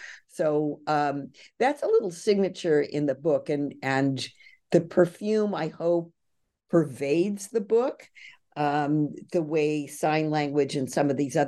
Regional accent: California, United States; my father, of course, was from the Azores and his family is from the Azores. I grew up in California myself.

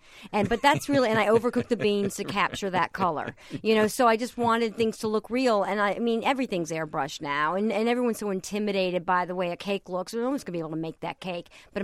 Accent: the South, United States; I grew up in the South, and I remember going to funerals

